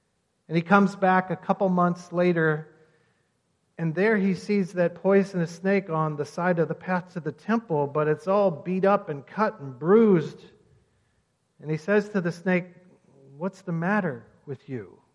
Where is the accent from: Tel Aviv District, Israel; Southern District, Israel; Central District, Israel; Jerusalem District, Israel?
Jerusalem District, Israel; Jerusalem; My home is Jerusalem. This is what I always answer when my tour groups ask me where I'm from. I was born on the Mount of Olives, and I have lived in Jerusalem all my life.